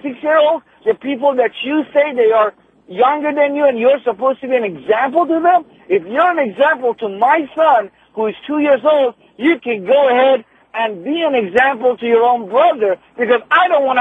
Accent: Iran; English is a second language; now in United States; I'm from Iran.

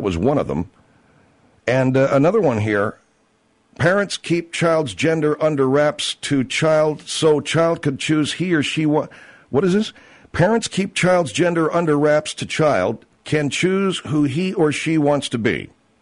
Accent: Arcadia, California, United States; It's in my hometown of Arcadia.

